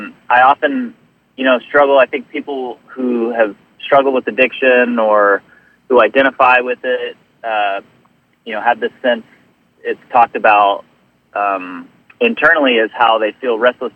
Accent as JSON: {"language": "English", "town": "Dallas", "region": "Texas", "country": "United States", "tie": "born or raised there", "said": "So I grew up back in Dallas. I'm a Dallas native."}